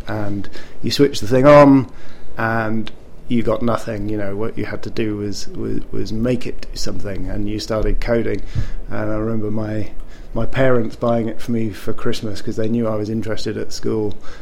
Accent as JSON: {"language": "English", "region": "South of England", "country": "United Kingdom", "tie": "born or raised there", "also_born_or_lived": "Lancaster", "said": "I grew up in the south of England."}